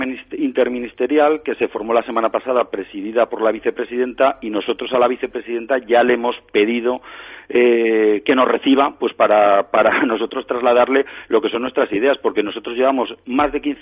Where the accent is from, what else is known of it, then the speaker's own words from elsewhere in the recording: Aragon, Spain; me siento español, y cuando voy a Bruselas, con que haya una embajada española tengo bastante. No tengo necesidad de que haya una embajada de mi comunidad autónoma, que es Aragón.